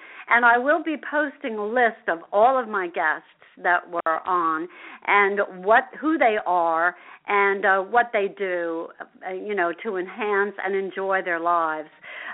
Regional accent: Asbury Park, New Jersey, United States; because I grew up in Asbury Park and went to school in Asbury Park, for those of you who are not familiar with who I am.

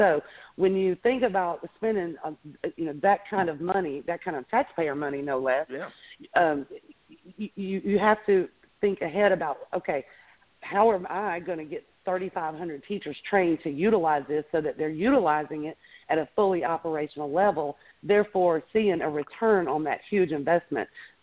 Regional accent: Jonesboro, United States; I was born and raised here in Jonesboro, so which is a little bit further south of, you know, from the airport.

